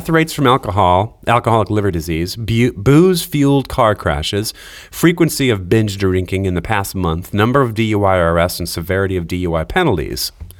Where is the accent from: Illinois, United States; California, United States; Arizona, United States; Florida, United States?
Illinois, United States; Rock Island; I was going to go, you know, for Rock Island, Illinois, my hometown, for Christmas